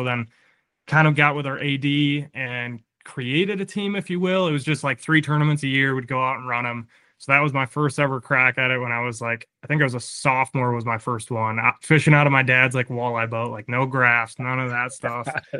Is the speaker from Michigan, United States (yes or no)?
yes; Walker, Michigan, United States; also born or lived in Grand Rapids; But I'm from Grand Rapids, Michigan, grew up in Walker, so north side of town, and just bought a house and got married last year.